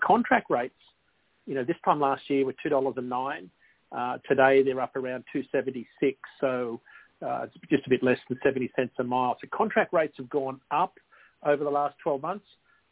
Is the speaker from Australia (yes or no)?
yes; Australia; accent: Australian; moved away; if I spoke Australian English, you'd never understand me. So we were all taught the Queen's English in school. So when I moved here, I had to repeat myself so often